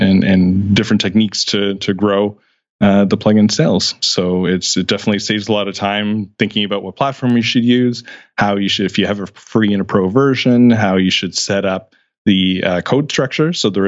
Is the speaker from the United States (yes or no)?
no; Canada; he's in the Asian country, I'm in Canadian.